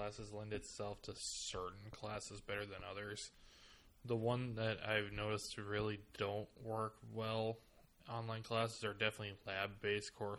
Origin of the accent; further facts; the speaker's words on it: Wisconsin, United States; Also, I did notice that I'm actually from Wisconsin, so I don't know what the high schools were like here in Iowa